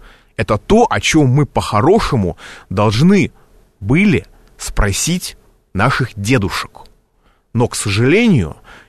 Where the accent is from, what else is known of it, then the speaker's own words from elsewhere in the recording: Moscow, Russia; В Москве получше. Я говорю это как москвич